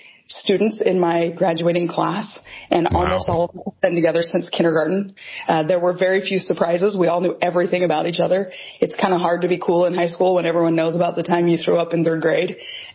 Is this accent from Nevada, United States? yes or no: yes; Hiko, Nevada, United States; also born or lived in Cedar City, Utah; I was born in Cedar City, Utah. My family lived in Hyco, Nevada, which is a tiny, tiny little town across the border in Nevada. Cedar City was town for us.